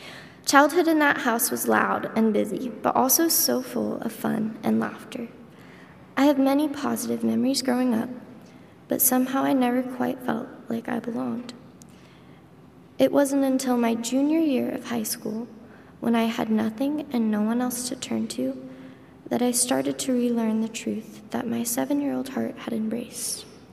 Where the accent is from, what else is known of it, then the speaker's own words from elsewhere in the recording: Denver, Colorado, United States; born there; I was born in Denver, Colorado.